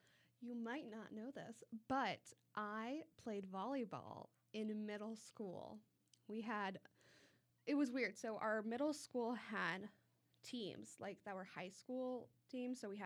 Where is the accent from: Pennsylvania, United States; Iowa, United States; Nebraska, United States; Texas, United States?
Nebraska, United States; Lincoln; now in St. Charles, United States; because Lincoln, which is my hometown, is laid out like a grid system.